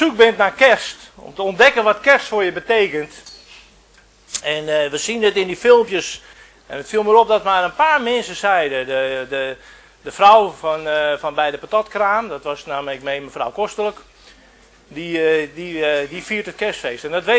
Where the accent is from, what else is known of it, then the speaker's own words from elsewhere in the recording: Texel, North Holland, Netherlands; Ik kom van Texel en als je in Den Burg komt, dan staat daar een hele grote kerk in het midden.